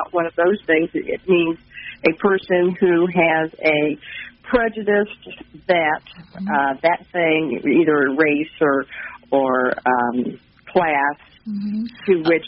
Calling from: Kansas City, Missouri, United States; Hi, this is … I'm calling from South Kansas City.

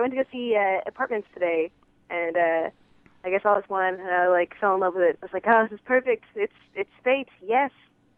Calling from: New York City, New York, United States; I am calling from New York City.

